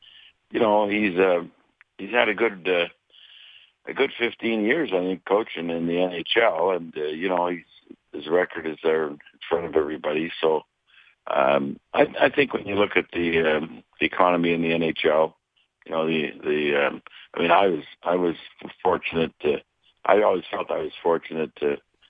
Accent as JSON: {"language": "English", "town": "Montreal", "region": "Quebec", "country": "Canada", "tie": "born or raised there", "moved": "as an adult", "said": "I had to leave my home. I had to leave my hometown in Montreal."}